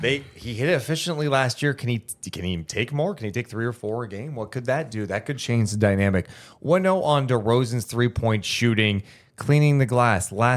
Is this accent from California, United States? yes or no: yes; Sacramento, California, United States; as someone born and raised in Sacramento, I know it's going to shock most of you.